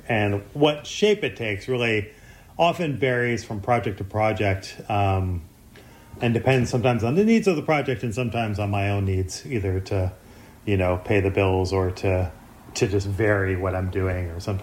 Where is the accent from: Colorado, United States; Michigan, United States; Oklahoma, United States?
Michigan, United States; now in Philadelphia, United States; I'm from Michigan originally, from outside of Detroit. I've lived here in Philadelphia for off and on since 2007.